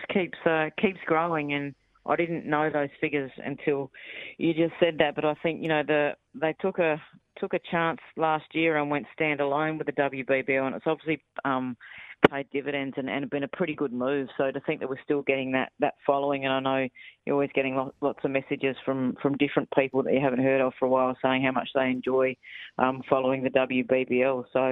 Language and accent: English; South Australia, Australia; So I'm obviously from South Australia, and I was in Adelaide working at the SACA